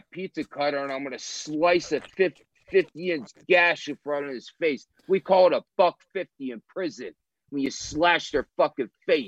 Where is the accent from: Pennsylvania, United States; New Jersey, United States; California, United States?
New Jersey, United States; National Park